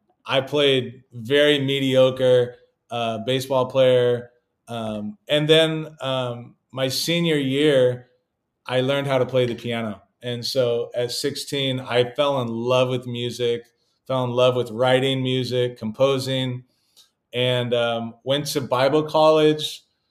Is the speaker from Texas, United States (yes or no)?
no; California, United States; And so I come from California. She comes from the Northwest.